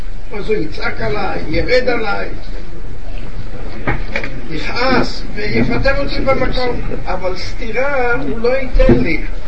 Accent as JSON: {"language": "Hebrew", "town": "Haifa", "region": "Haifa District", "country": "Israel", "said": "אני במקור חיפאי."}